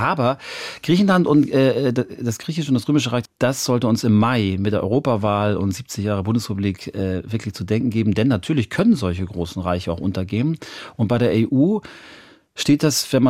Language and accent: German; Hamburg, Germany; Und ich finde das in meiner Heimatstadt Hamburg so traurig